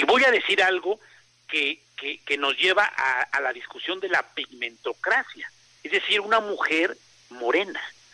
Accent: Mexico City, Mexico; born there; Yo soy avecindrado en esta entidad desde hace mucho tiempo. Nací en la ciudad capital, soy chilango, capitalino de feño, pero me siento mexiquense porque hace muchos años llegué aquí desde soltero

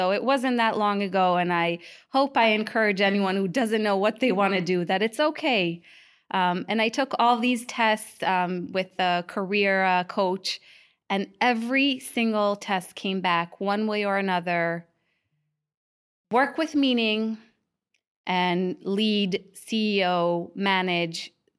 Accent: Israel; now in United States; I was born in the U.S. I grew up in Israel as a young child, moved to the U.S. During elementary, middle school, and then completed high school and my army service in Israel.

